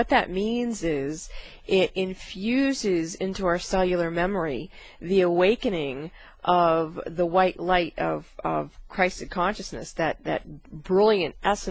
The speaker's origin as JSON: {"language": "English", "region": "New Hampshire", "country": "United States", "said": "Yeah, he was from Los Angeles. I was from New Hampshire."}